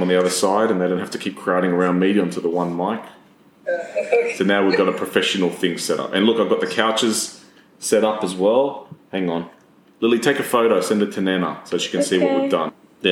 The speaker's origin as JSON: {"language": "English", "country": "Malta", "said": "I'm from Malta."}